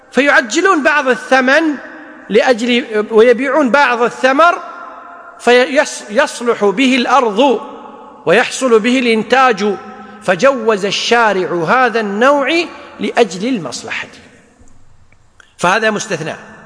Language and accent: Arabic; Kuwait; مثل الحين عندنا بالكويت يسمون الدين سلف